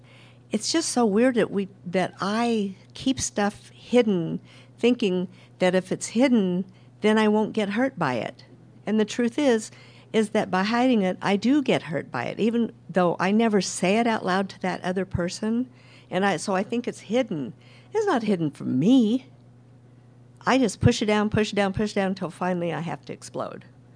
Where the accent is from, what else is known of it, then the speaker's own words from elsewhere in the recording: Las Vegas, Nevada, United States; I'm from Las Vegas, and we kind of had a hairy trip here.